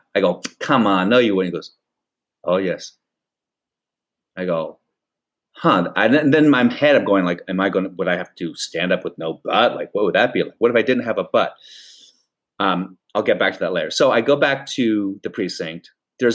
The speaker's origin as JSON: {"language": "English", "country": "United States", "said": "Now, because I'm an American, I'm an ignorant of history"}